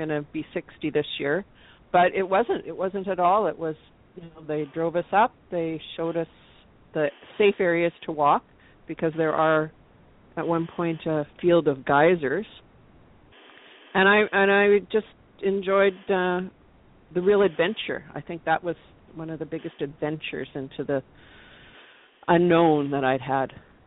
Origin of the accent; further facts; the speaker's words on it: Canada; being a Canadian, having lived here all my life, I've never been there.